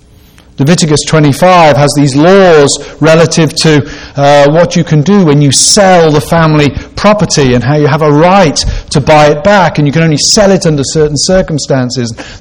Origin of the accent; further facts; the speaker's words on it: England, United Kingdom; now in United States; Western Pennsylvania is very close, I think, in culture in many ways to where I grew up in the United Kingdom, in England. It's farm territory.